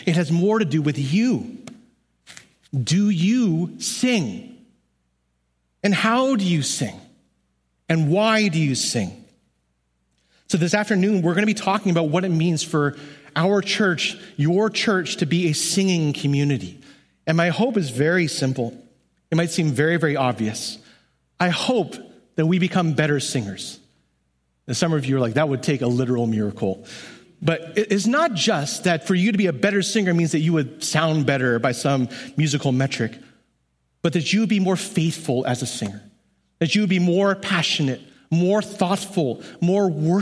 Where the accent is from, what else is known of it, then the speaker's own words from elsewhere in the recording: California, United States; As a Californian, I might suggest humbly more flip-flops.